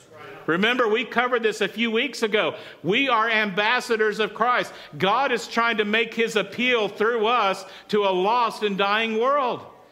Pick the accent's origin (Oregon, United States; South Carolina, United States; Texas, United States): Texas, United States; Like, I grew up in West Texas where you had to let it run for about 3 or 4 minutes so that the boiling hot water got out of the hose first.